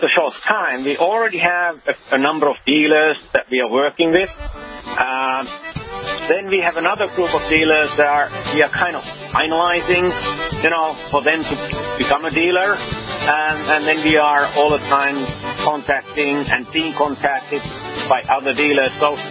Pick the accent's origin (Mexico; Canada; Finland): Finland; English is a second language; now in United States; You know, I come from Finland, and I grew up with cross-country skiing, and I've been doing a little bit of that, even living here in a USA.